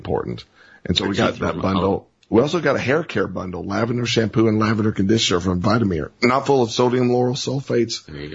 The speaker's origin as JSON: {"language": "English", "region": "the South", "country": "United States", "tie": "born or raised there", "said": "And I grew up in the South, and of course there's the Bible Belt."}